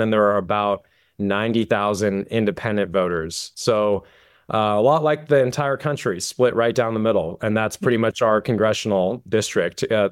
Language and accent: English; California, United States; Guys, yep, SoCal native.